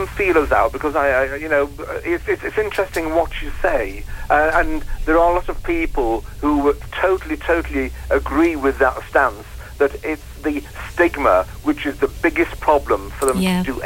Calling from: London, United Kingdom; I'm in West London.

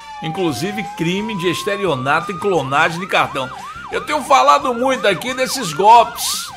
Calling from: Sambaituba, Bahia, Brazil; Eu sou de Sambaituba.

